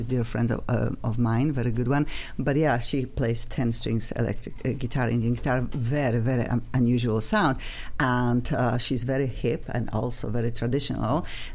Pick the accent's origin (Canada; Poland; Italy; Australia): Poland; moved away as an adult; now in United States; You know, we have something in common because obviously I am from Poland, but I'm in America 25 years